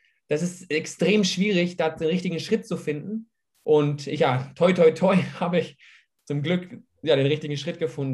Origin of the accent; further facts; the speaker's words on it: Münster, North Rhine-Westphalia, Germany; born there; ich bin in Münster geboren und habe auch, klar, also meine Familie ist alles deutsch, also Opa, Oma, alles. Da gibt es keinen skandinavischen irgendwas.